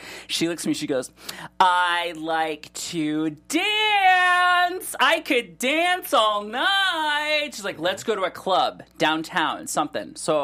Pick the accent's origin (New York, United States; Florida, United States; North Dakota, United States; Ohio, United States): Ohio, United States; Cleveland; I'm a gentleman. I grew up in Cleveland.